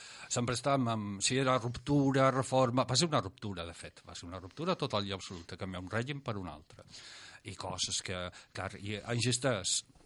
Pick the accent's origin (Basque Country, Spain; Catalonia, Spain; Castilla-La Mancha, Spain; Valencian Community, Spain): Basque Country, Spain; Bilbao; Jo vivia en el País Basc, o sigui, us puc dir, jo som de Bilbao i us puc dir que era una situació dura.